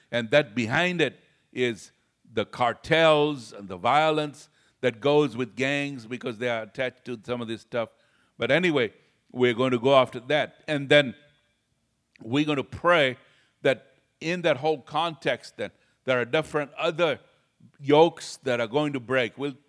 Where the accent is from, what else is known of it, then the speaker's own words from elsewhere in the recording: Kenya; You know, I was raised up in Kenya, Africa, and then I saw the things, and I said, whoa.